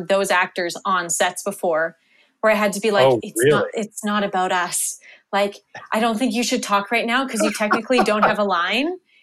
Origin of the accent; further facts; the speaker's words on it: Canada; I'm Canadian